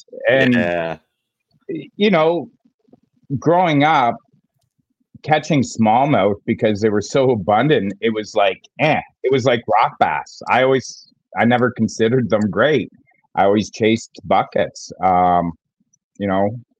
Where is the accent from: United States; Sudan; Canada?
Canada; Ontario; Southern Ontario guy.